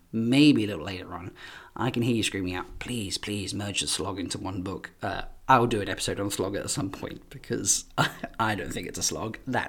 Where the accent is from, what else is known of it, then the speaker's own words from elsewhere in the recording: East of England, United Kingdom; I'm from Essex in the UK, and not giving a monkey's about something is a nice, simple, polite way of saying I don't give a shit.